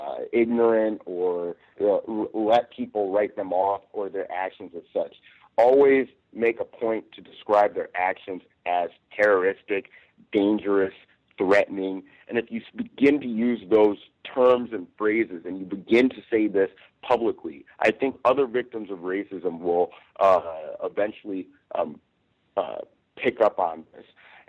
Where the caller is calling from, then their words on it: Los Angeles, California, United States; I'm calling from Los Angeles at the moment.